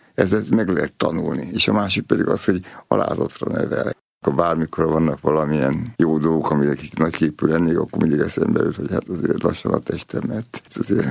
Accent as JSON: {"language": "Hungarian", "town": "Nyíregyháza", "region": "Szabolcs-Szatmár-Bereg", "country": "Hungary", "tie": "born or raised there", "said": "mert ugye mi vidéken nőttünk föl, tehát apukám nyíregyházán volt pap, és nagyon boldogak voltunk gyerekkorban."}